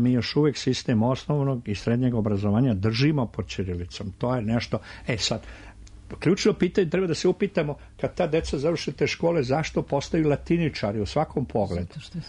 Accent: Višegrad, Republika Srpska, Bosnia & Herzegovina; ako ja uzmem prosim rodom iz Višegrada, moj Višegrad

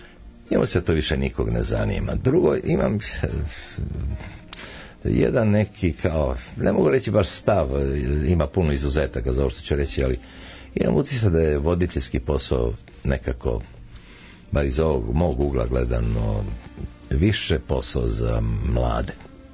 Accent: Belgrade, Serbia; first language Macedonian; Prvi je moj maternji jezik koji je u sred Beograda bio makedonski. I moji tad nisu znali, su došli, ja sam rođeni Beograđanin i tako dalje, ali oni još nisu znali da li će ostati u Beogradu ili će se vratiti u Makedoniju.

